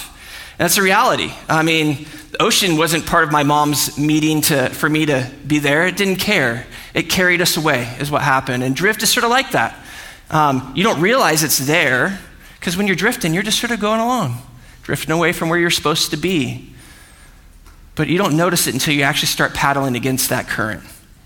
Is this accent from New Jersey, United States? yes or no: no; California, United States; All right, so I grew up surfing in Orange County.